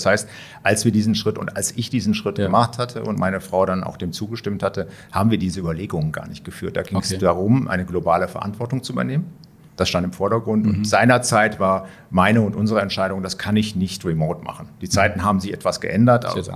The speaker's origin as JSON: {"language": "German", "region": "Rhineland", "country": "Germany", "said": "ich bin Rheinländer, ins Schwabenland war schon ein Wechsel. Und dann dieser Wechsel in die Steiermark"}